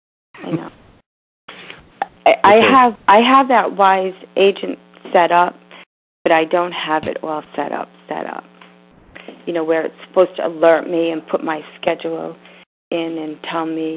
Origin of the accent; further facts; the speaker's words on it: Rhode Island, United States; I mean, I grew up in Rhode Island, and I mean, I know so many people